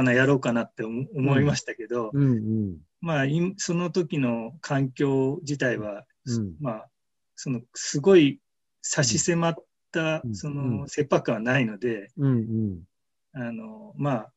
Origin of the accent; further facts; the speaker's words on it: Fukuoka, Japan; 私、福岡なんですけれども、実家が。